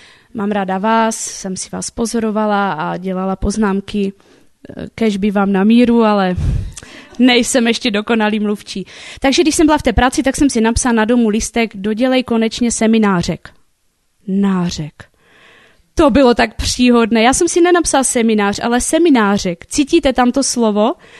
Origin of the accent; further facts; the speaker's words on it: Havířov, Moravian-Silesian Region, Czechia; Jsem z Havířova